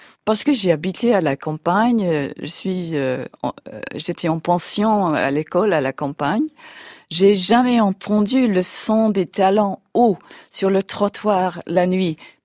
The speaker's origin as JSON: {"language": "French", "region": "England", "country": "United Kingdom", "said": "Ah, c'était la première fois, j'avais 17 ans, c'était la première fois que j'ai quitté Angleterre. Pour moi, c'était incroyable."}